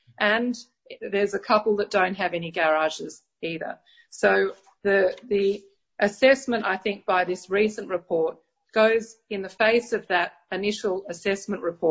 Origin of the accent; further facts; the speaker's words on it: Balmain, New South Wales, Australia; I grew up in Balmain in a Victorian house on Adolphus Street. I've lived in 3 houses now in Balmain, which is most of my life. We bought 2 and 4 Phoebe Street 10 years ago